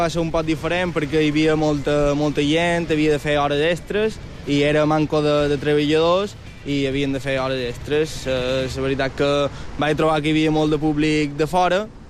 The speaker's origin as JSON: {"language": "Catalan", "town": "Marratxí", "region": "Balearic Islands", "country": "Spain", "said": "Jo de Marratxí."}